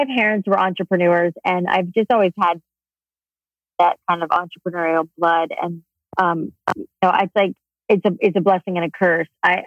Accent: Florida, United States; and I grew up in South Florida. So it was always like humidity was always plaguing me

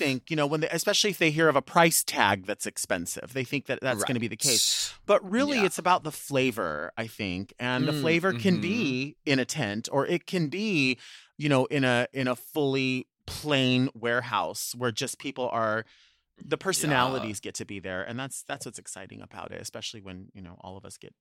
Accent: Long Beach, California, United States; born or raised there

